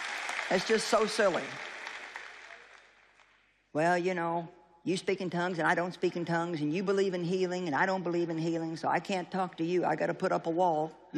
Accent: St. Louis, Missouri, United States; I'm from St. Louis and we've got the arch.

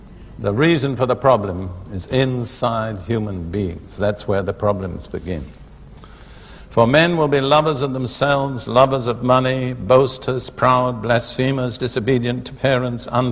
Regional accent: United Kingdom; I grew up in Britain between the two world wars.

